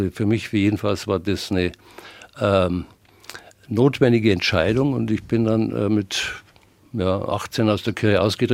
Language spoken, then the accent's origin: German; Bavaria, Germany; Ja, ich bin ja doch anders sozialisiert worden. Die haben keine Ahnung, was wir gerade in Bayern für eine Kultur haben, wenn man unseren christlichen Glauben nicht kennt.